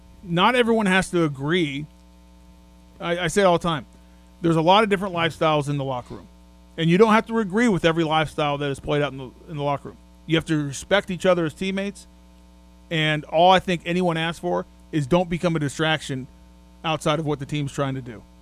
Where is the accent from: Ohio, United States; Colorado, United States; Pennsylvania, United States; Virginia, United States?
Colorado, United States; Denver; So there's not one guy, because growing up in Denver.